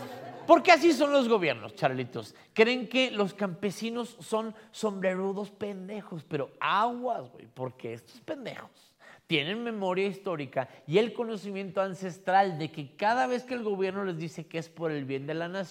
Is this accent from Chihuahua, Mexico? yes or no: yes; Chihuahua, Mexico; yo soy de Chihuahua, güey.